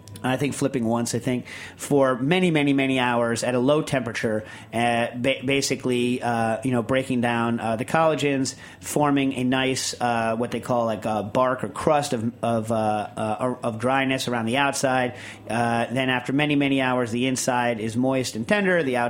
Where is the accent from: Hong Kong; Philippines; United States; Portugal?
Portugal; Lisbon; from Lisbon, Portugal, and last June I visited Tokyo and Kyoto as part of my honeymoon around the world.